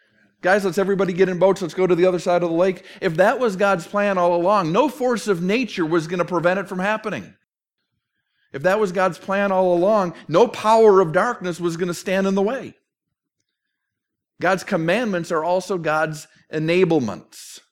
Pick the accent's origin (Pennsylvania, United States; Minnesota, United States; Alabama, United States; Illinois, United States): Minnesota, United States; quotes a song that I grew up with growing up in Minnesota